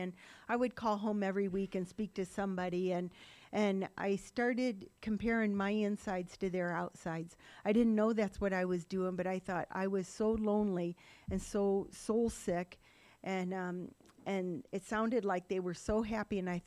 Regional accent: Ohio, United States; I grew up in Ohio. I'm one of five kids, and my parents were good people

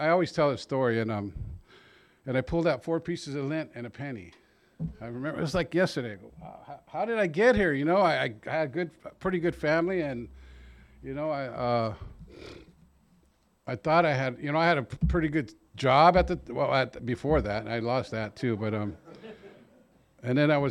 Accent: Chula Vista, California, United States; That's born and raised in Chula Vista, California. I'm a homeboy at Chula Vista, and I used and I got loaded in Chula Vista, and I got clean and sober in Chula Vista.

